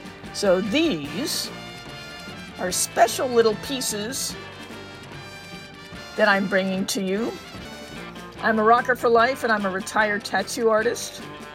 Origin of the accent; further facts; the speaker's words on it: New York, United States; And I'm from New York, and you don't see that at a regular gig.